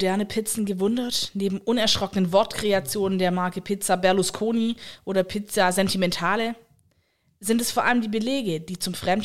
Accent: Germany; Als Deutsche

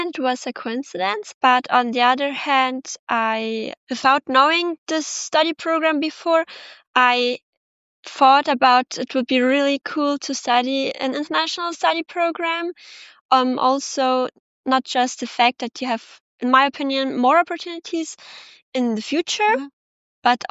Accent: Dingolfing, Bavaria, Germany; as I'm living in Dingolfing, I was raised in Dingolfing. Mm-hmm. So my whole life I've been in Dingolfing. My family is in Dingolfing, my friends

